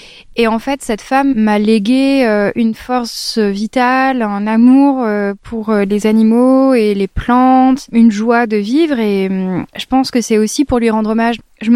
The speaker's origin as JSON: {"language": "French", "town": "Forcalquier", "region": "Provence-Alpes-Côte d'Azur", "country": "France", "tie": "born or raised there", "said": "ils les ont trouvées finalement ici, à Fort-Calquier, là où j'ai grandi."}